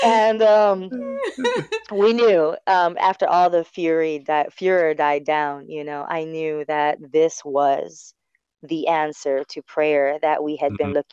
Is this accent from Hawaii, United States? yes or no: yes; Waipahu, Hawaii, United States; And they're like, where are you from … I'm from Waipahu. … from Waipahu, you have just won $10,000.